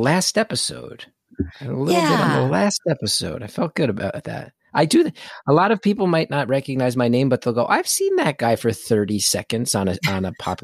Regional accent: New Jersey, United States; growing up in Jersey and an anger

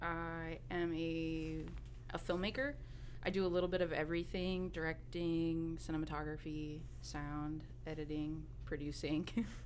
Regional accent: Kansas City, Kansas, United States; also born or lived in Lewisburg; I'm from Kansas. I grew up in, originally in Kansas City, and then moved to a small town, Lewisburg, Kansas.

